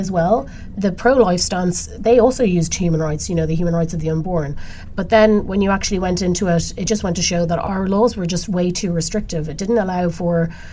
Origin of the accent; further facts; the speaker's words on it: Ireland; as you know, I'm an Irish human rights person